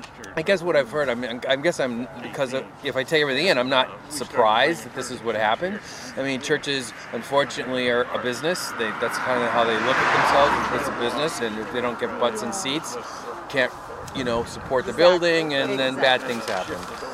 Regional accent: Massachusetts, United States; And I'm from, like I said, I'm from Massachusetts.

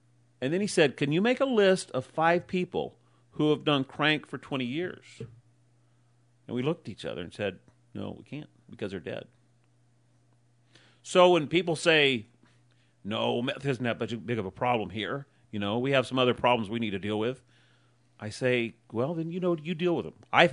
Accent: Garberville, California, United States; people that I've known my entire life because I was raised in Garberville

